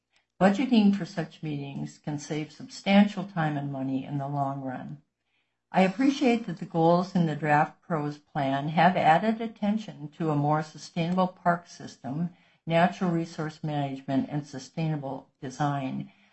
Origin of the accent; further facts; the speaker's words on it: Hansville, Washington, United States; from Hansville in North Kitsap.